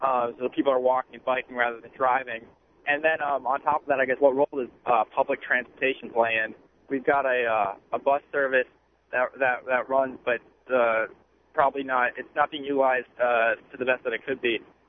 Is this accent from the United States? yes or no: yes; Averly, Minnesota, United States; So I'm from Averly, Minnesota. We're a rural auto-centric town of about 18,000 people.